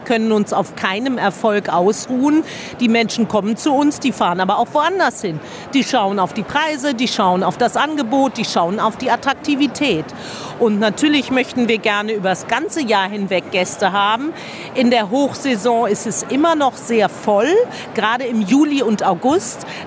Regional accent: Lüneburg, Lower Saxony, Germany; born there; also born or lived in Heidelberg / Bad Godesberg / Berlin / Wiesbaden; Ich bin selber in Norddeutschland geboren, in Lüneburg, habe aber in Heidelberg, Bad Godesberg, Berlin, Wiesbaden, Hamburg und Dresden gewohnt.

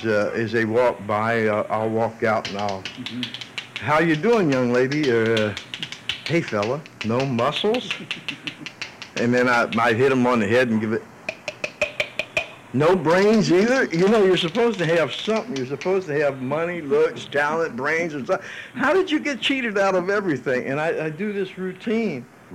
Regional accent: Cincinnati, Ohio, United States; I'm from Cincinnati, Ohio, and I've spent most of my life with the set of spoons in my hand.

